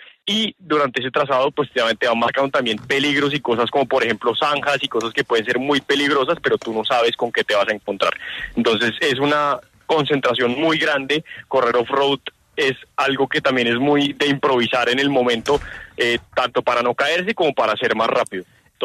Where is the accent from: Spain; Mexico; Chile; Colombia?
Colombia; Yo soy el primer colombiano corredor profesional que va a correr un Dakar.